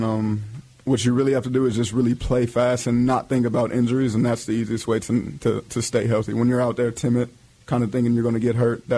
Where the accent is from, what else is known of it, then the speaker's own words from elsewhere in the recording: Los Angeles, California, United States; I'm from Los Angeles.